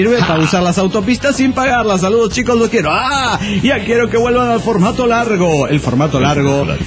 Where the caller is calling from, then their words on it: Guadalajara, Jalisco, Mexico; de Guadalajara, Jalisco, México.